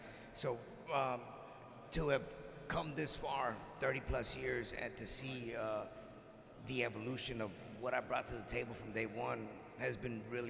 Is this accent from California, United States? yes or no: yes; San Diego, California, United States; backyard of San Diego, you know, my hometown.